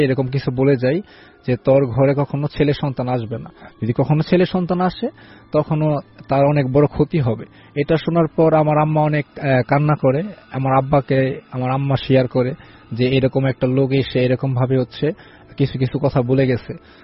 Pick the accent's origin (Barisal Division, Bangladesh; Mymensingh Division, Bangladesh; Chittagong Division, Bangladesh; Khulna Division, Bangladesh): Mymensingh Division, Bangladesh; Sherpur; আমি শেরপুর জেলা থেকে এসেছি।